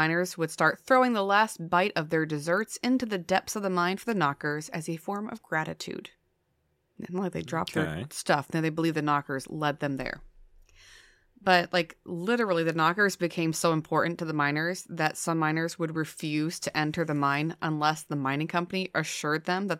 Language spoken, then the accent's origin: English; Millville, United States; I'm from Millville.